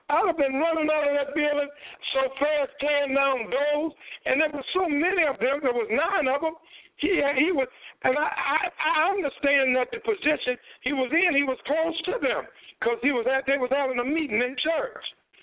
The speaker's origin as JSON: {"language": "English", "region": "Southern US", "country": "United States", "tie": "born or raised there", "said": "See, I was taught good when I was raised up in the South, right, okay?"}